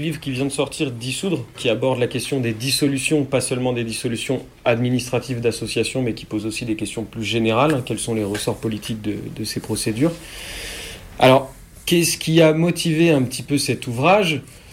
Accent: Nantes, Pays de la Loire, France; parce que moi je suis de Nantes, ça m'a poussé à travailler aussi sur ces questions-là.

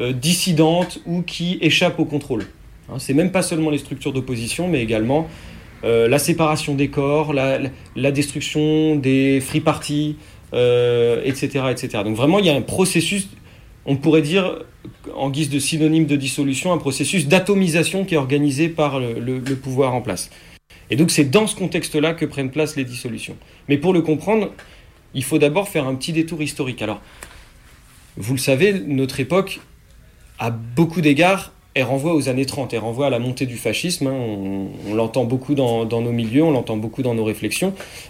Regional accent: Nantes, Pays de la Loire, France; parce que moi je suis de Nantes, ça m'a poussé à travailler aussi sur ces questions-là.

